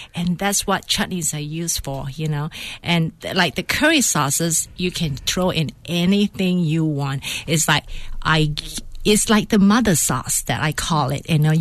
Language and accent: English; Mersing, Johor, Malaysia; On the south part of Malaysia, a little fishing village called Mersing, and we were the fishing village that provide all the seafood to the rest of the country, including Singapore.